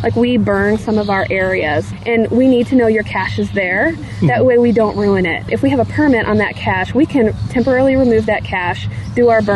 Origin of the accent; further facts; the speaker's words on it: Jefferson City, Missouri, United States; now in St. Louis, United States; I am not from St. Louis. Okay. I'm originally from Jefferson City, Missouri. Then I moved to St. Louis to work as an interpreter at Bablish State Park.